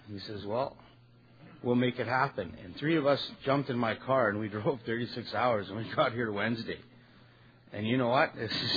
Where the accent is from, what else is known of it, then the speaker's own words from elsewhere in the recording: Edmonton, Alberta, Canada; You know, I come from Edmonton, Alberta.